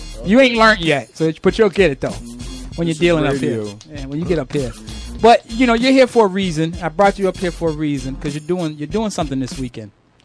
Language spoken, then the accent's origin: English; Boston, Massachusetts, United States; I'm from the Bean.